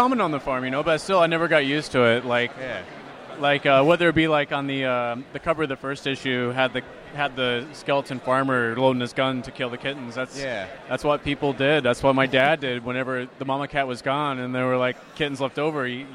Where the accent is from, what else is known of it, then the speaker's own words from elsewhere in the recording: Midwest, United States; That's more based on the narrow-minded type folk that I grew up in the Midwest.